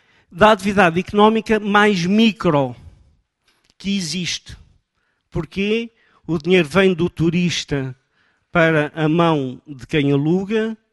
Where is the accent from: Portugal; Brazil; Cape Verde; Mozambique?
Portugal; Nazaré, Leiria; Venho da Nazaré.